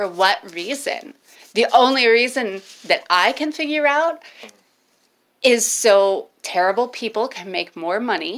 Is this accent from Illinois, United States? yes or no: yes; Leroy, Illinois, United States; also born or lived in Bloomington-Normal / Peoria; I was born and raised in Leroy, Illinois. I lived in Bloomington Normal for a little bit. I lived in Peoria for a while.